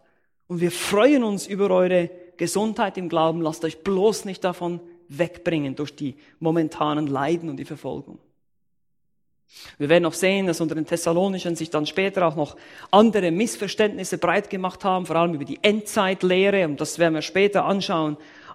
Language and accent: German; Switzerland; Ich bin Schweizer, ich weiß, von was ich rede.